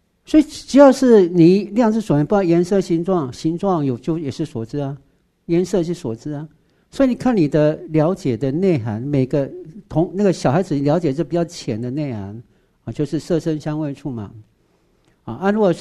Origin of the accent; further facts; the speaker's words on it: Taiwan; 这个就是我们台湾人